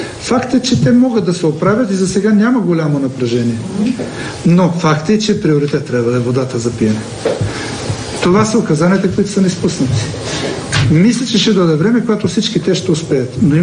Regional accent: Lobosh, Pernik Province, Bulgaria; аз съм от Лобош, дедо ми там живееше, пред мен се стри язовир

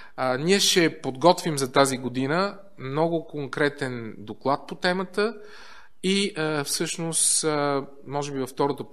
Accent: Netherlands; Bulgarian is a second language; now in Bulgaria; аз съм холандец

